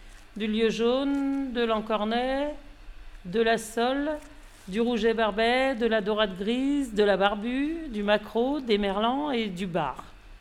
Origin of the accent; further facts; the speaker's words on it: Lancieux, Brittany, France; Et puis on est nés, en plus, on est natifs de Lancieux, donc la commune d'à côté.